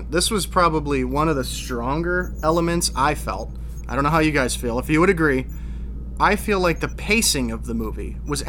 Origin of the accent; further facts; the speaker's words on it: Illinois, United States; Yeah, and I mean, at this point now, everyone in the podcast is from Illinois.